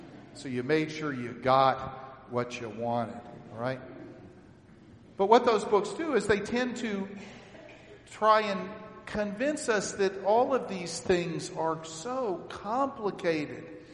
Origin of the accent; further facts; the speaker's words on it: Texas, United States; Okay, so I'm from Texas, right? Every other street corner in Texas has a Bible bookstore.